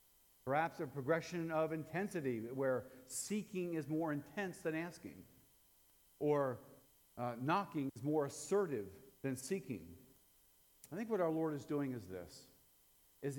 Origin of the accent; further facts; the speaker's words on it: Delaware, United States; I grew up in Delaware, slower Delaware as they call it, below the canal, and I grew up at a beach resort.